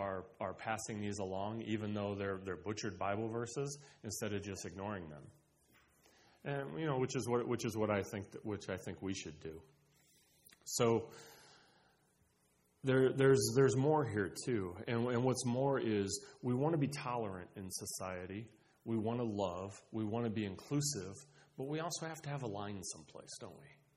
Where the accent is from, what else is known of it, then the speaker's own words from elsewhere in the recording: La Porte, Indiana, United States; everybody read the LaPorte Herald Argus because I grew up in LaPorte.